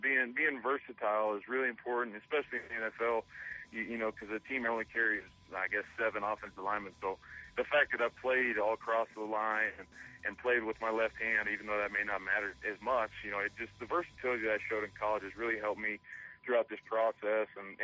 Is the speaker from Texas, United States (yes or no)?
yes; Bushland, Texas, United States; I'm from Bushland, Texas. I went to a high school where I graduated with 82 people.